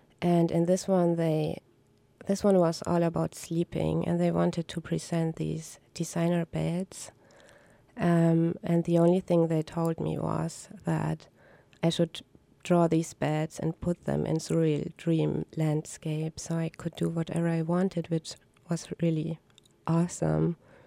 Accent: Germany; English is a second language; also born or lived in Hamburg; now in Sitka, United States; I'm from Germany. I grew up in the south and then moved to Hamburg, which is a good city for illustrators because many magazines are based there.

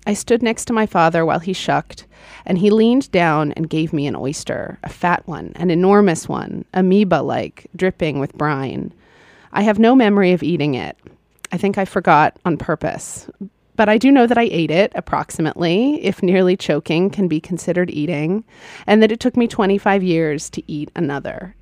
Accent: Oklahoma, United States; my first book, A Homemade Life, is about, you know, growing up in Oklahoma

